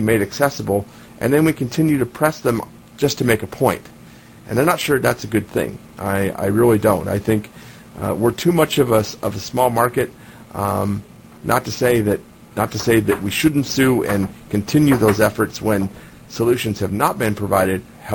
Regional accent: Tucson, Arizona, United States; First of all, I'm from Tucson, and we have this rival thing going between Phoenix and Tucson.

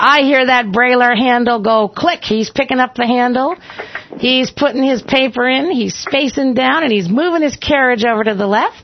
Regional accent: Massachusetts, United States; All over Boston and all the way down to Worcester County.

